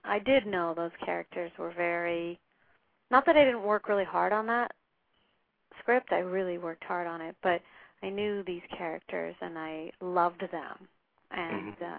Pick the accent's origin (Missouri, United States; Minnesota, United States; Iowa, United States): Minnesota, United States; I was playing some of my girlfriends growing up in Minnesota